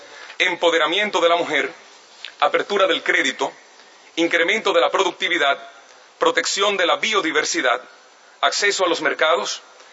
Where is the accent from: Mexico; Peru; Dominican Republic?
Dominican Republic; la más reciente cumbre regional celebrada en enero de este año en mi país, en el Polo Turístico y de Convenciones de Punta Cana.